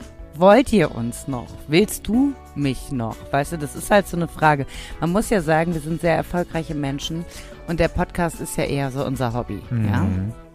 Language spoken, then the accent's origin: German; Cologne, North Rhine-Westphalia, Germany; So sind wir Kölner halt.